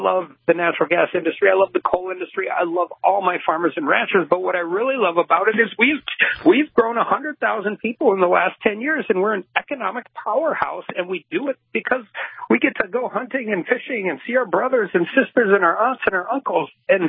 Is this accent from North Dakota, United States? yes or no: yes; Dickinson, North Dakota, United States; I grew up in Dickinson, North Dakota. We're 24 miles away from an ethanol plant, 6 miles away from a biodiesel plant, 25 miles to the south is the largest wind farm in North Dakota